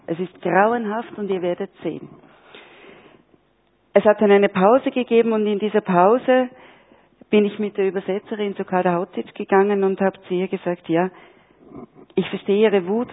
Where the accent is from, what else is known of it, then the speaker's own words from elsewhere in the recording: Kirchdorf an der Krems, Upper Austria, Austria; moved away as an adult; now in Switzerland; Ich komme aus Kirchdorf an der Krems und lebe seit mehr als 30 Jahren in der Schweiz als Journalistin.